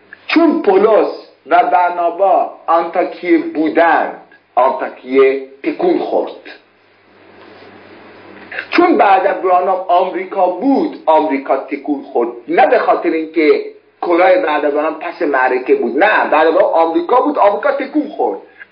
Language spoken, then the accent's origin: Persian; Iran; moved away; بعد از اینکه از ایرانم جدا شدم به کشورهای خطرناکتر از ایران سفر کردم.